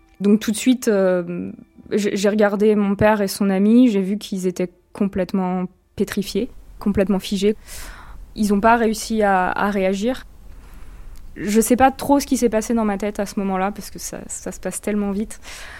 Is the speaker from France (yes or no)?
yes; Brittany, France; J'ai 35 ans. J'habite en Eure-et-Loire. Et je suis originaire de Bretagne.